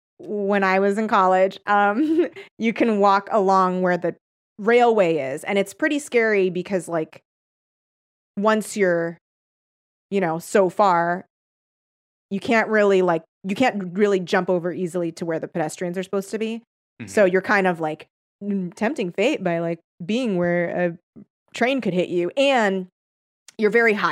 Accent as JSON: {"language": "English", "town": "Torrance", "region": "California", "country": "United States", "tie": "born or raised there", "said": "I grew up in the South Bay of, which is Torrance, like not the NorCal South Bay."}